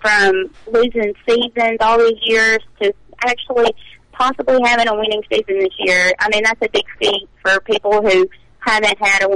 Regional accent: Addison, United States; I would like to say, you know, I'm from Addison, so I want Luke to do the best he can

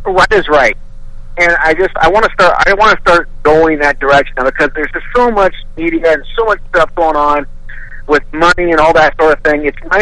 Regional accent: West Coast, United States; And I'm from the West Coast. I'm a Pac-12 guy

